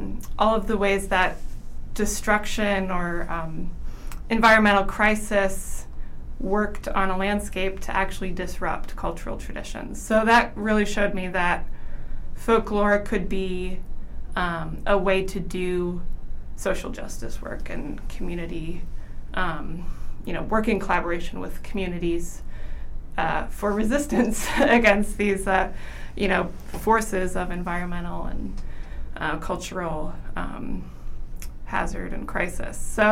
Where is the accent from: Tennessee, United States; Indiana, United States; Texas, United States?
Indiana, United States; I grew up in Elkhart County in northern Indiana, and my dad played old-time music and had a folk radio show